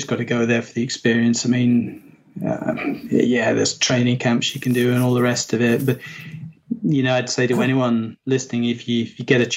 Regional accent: United Kingdom; you had to try as a Brit.

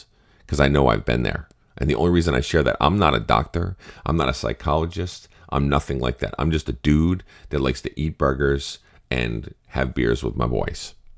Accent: Massachusetts, United States; I'm from Massachusetts.

